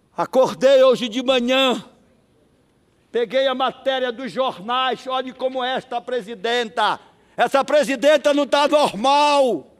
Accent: Pará, Brazil; a minha terra, o meu querido Pará

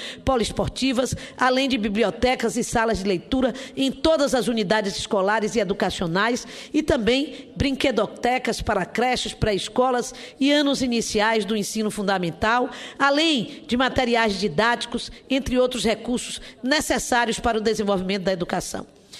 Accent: Bahia, Brazil; destaquei a educação como eixo estratégico fundamental para o desenvolvimento socioeconômico da minha terra. A Bahia está entre os 3 estados

